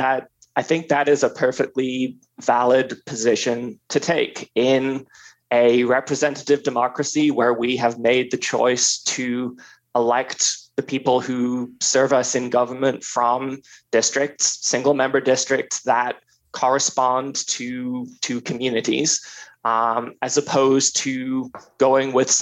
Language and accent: English; Florida, United States; in states like my home state of Florida